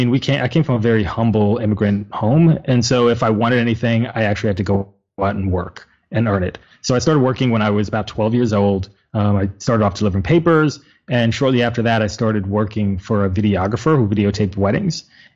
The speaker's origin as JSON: {"language": "English", "region": "New York", "country": "United States", "said": "Yeah, my parents were born in Uganda. I'm from New York, though."}